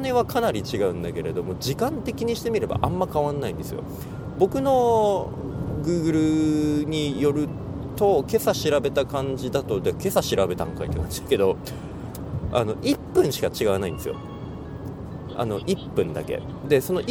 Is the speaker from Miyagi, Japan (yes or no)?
no; Sapporo, Hokkaido, Japan; 自分の地元である札幌からどれぐらいの距離でこう着くのかな